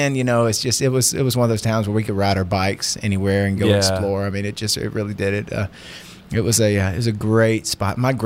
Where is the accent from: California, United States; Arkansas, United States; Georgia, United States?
Georgia, United States; Lawrenceville; also born or lived in Decatur; So I was born there and grew up in Lawrenceville, Georgia, which is right smack in the middle of Gwinnett Count